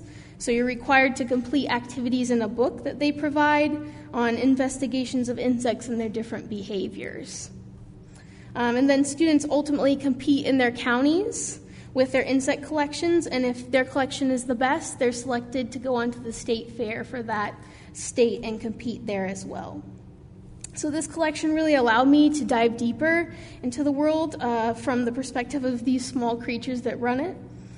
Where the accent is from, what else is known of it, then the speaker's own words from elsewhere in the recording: Indiana, United States; The story actually takes place in my home state of Indiana, near the Limberlost Swamp.